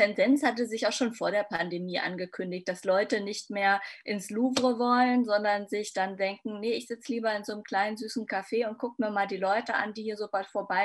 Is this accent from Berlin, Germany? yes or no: yes; Berlin, Germany; Ja, also ich bin Berlinerin, schon immer in Berlin gewohnt